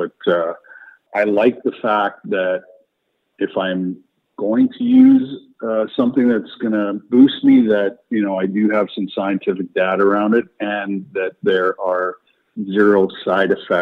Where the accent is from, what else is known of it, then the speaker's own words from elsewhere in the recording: Calgary, Alberta, Canada; obviously I watch my hometown team, the Calgary Flames, play as much as I can.